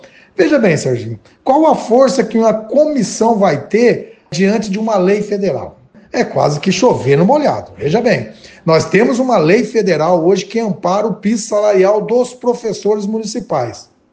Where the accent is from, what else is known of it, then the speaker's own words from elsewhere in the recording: Italy; Talvez é o meu modo de falar. Eu sou italiano, né? E tenho o jeito de falar alto